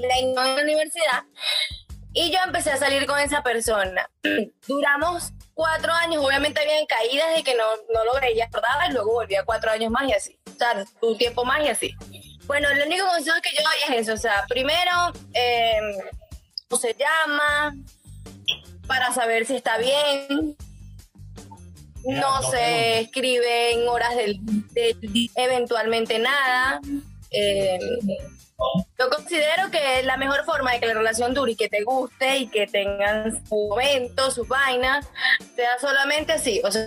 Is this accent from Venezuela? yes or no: yes; Barinas, Venezuela; Era en Barinas, porque yo soy de Barinas.